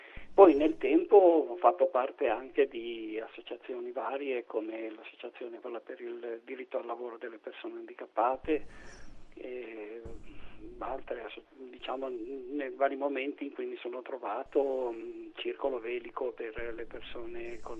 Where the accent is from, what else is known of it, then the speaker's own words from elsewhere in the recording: Sanremo, Liguria, Italy; born there; now in Genoa, Italy; Sono nato a Sanremo, in provincia di Imperia, nel 1948, ahimè.